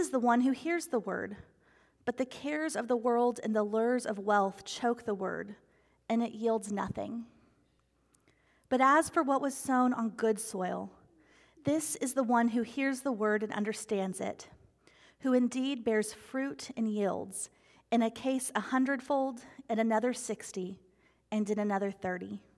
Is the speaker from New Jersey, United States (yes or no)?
no; Abilene, Texas, United States; Growing up in Abilene, one of our daily chores was tending to the plants in the backyard that my siblings and I chose.